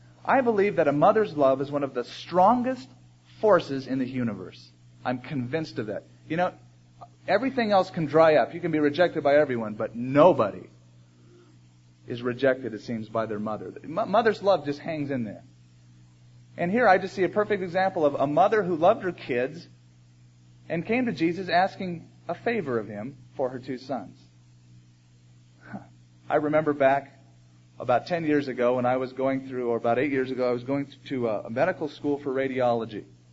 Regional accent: Huntington Beach, California, United States; I'm a surfer from Huntington Beach.

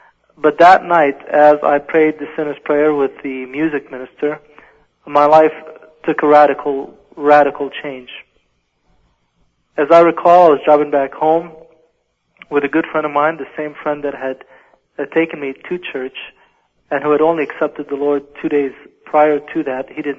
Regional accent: Colorado Springs, Colorado, United States; As I grew up in Colorado Springs, where we had immigrated to, I developed my own agenda

